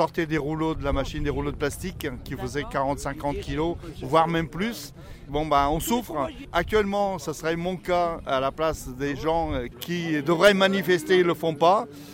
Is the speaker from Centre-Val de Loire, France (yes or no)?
no; Noyon, Hauts-de-France, France; De Noyon, pareil.